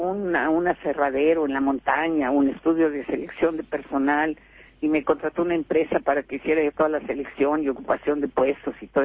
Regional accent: Mexico; mestizo, como somos todos los mexicanos

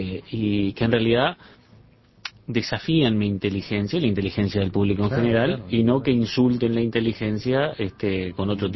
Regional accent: Carmelo, Colonia, Uruguay; born there; mi familia, somos nacidos en Carmelo.

